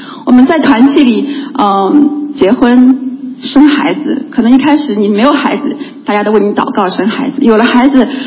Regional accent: Shanghai, China; 很多让你觉得我们上海人说操气嘞

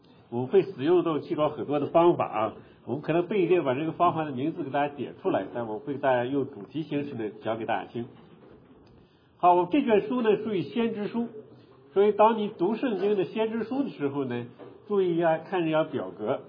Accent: China; 因为我们是中国人

